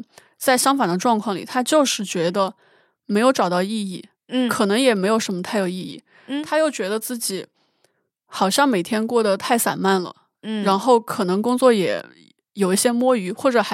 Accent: Sichuan, China; 因为我家是四川的，我会在两个城市

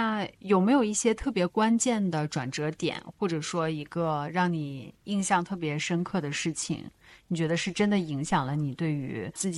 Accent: Qinghai, China; 因为我从小在青海长大嘛，然后青海那边没有特别丰厚的那种零食啊

